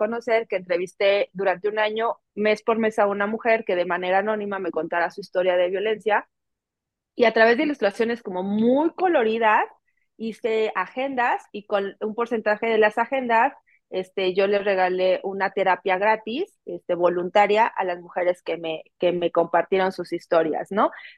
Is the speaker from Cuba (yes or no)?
no; Mexico; porque soy mexicana.